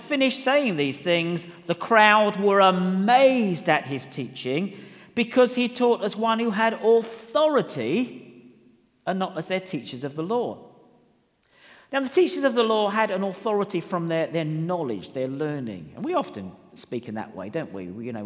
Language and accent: English; England, United Kingdom; You know what we do when we're English, and we shout at people as well.